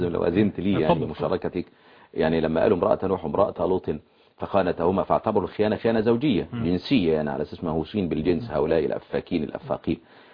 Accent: Egypt; احنا يمكن عندنا في مصر مفيش شيعة.

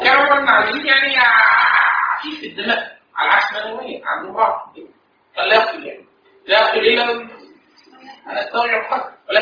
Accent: Egypt; لا احنا عندنا في مصر

